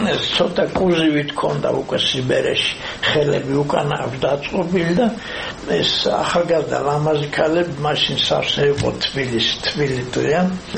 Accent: Arkhoti, Mtskheta-Mtianeti, Georgia

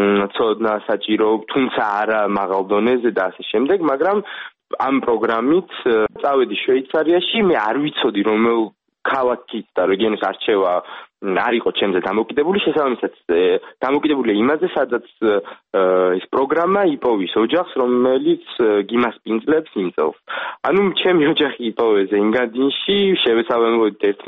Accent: Kakheti, Georgia; მე წარმოშობით კახელი ვარ

